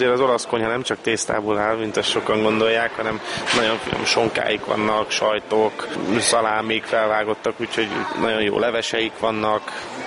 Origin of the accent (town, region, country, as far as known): Budapest, Hungary; born or raised there